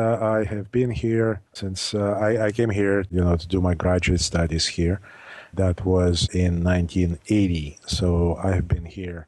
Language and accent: English; Russia; when I was growing up in Russia